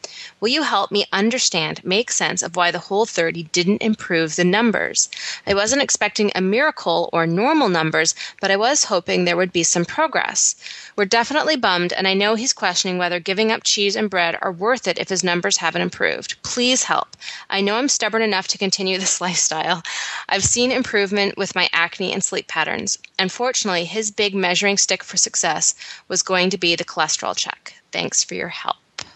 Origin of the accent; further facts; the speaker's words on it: Canada; accent: Canadian; My Canadian accent didn't come back that much after my trip to Canada, did it?